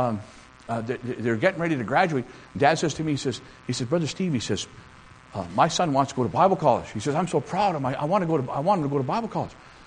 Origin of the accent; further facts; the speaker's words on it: Winnipeg, Manitoba, Canada; we're from Winnipeg.